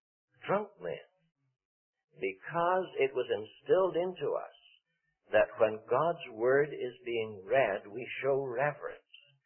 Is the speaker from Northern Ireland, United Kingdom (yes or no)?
yes; Northern Ireland, United Kingdom; I remember as a boy when we'd have open-air meetings back in my hometown, speaking now of the north of Ireland